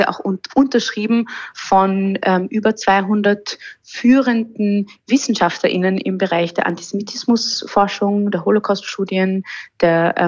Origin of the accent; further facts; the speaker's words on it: Vienna, Austria; ich bin zum Beispiel jüdisch in Wien aufgewachsen